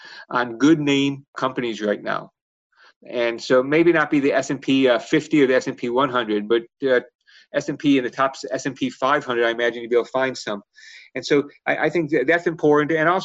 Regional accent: Chicago, Illinois, United States; You know, I grew up in Chicago

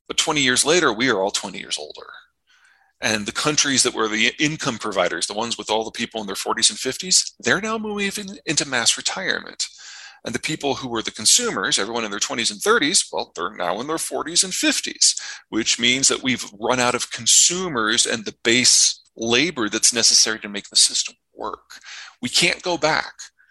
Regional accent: United States; I'm obviously American and therefore capitalist by definition.

